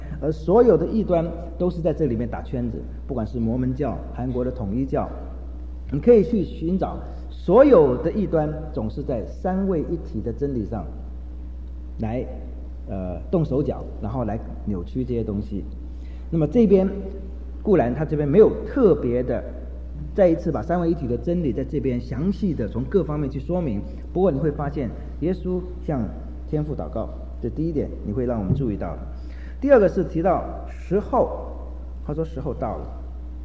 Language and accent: Chinese; China; 有些人尤其我们中国人的想法，我们中国人是强调谦卑的美德